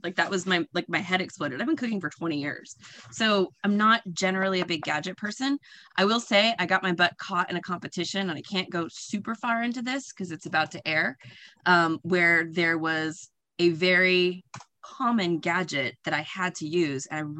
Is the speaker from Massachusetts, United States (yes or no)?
yes; Boston, Massachusetts, United States; Hometown is Boston. I've been here on and off for the last 20 years. It's what I absolutely consider as home. Where I'm from is harder. I grew up in a military family.